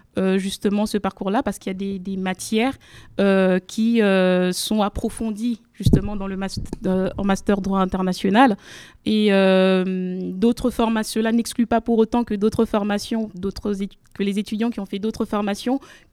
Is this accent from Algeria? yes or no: no; DR Congo; moved away as an adult; now in France; je suis native de la République démocratique du Congo, où j'ai passé une bonne partie de ma scolarité.